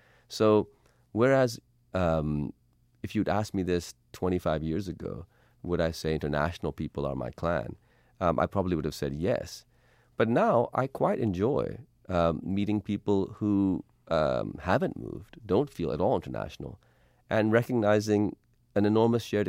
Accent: Pakistan; Well, that's because I'm Pakistani.

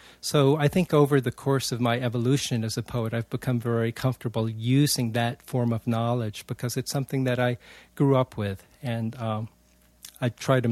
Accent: China; English is a second language; when I was a teenager growing up in China, the one thing I wanted to do was to become a poet.

